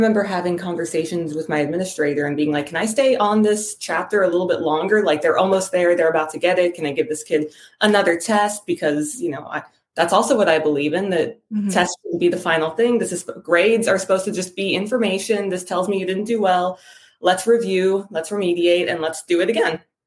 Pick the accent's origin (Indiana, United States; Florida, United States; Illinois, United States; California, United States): Florida, United States; Miami; also born or lived in Dubai, United Arab Emirates / Saudi Arabia; I was born in Dubai. Then we moved here to Miami, where my mom is from. Then I went to public school here.